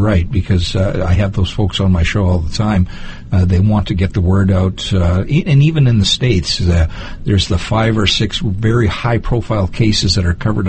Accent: Canada; Yeah, we're both Canadian. We say A a lot

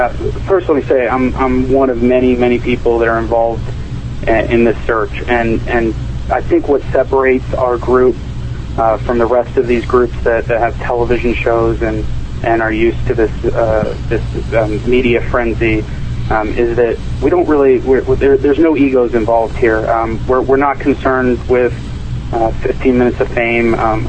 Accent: Philadelphia, Pennsylvania, United States; I personally, I'm from Philadelphia, and I spoke to a few of my family members up there

